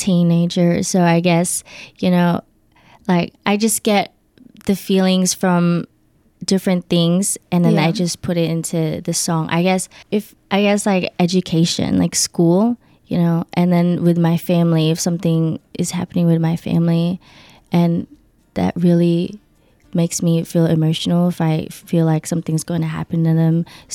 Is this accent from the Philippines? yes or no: yes; Philippines; Possibly, maybe in the Philippines as well, because, you know, it's my hometown and I was born there.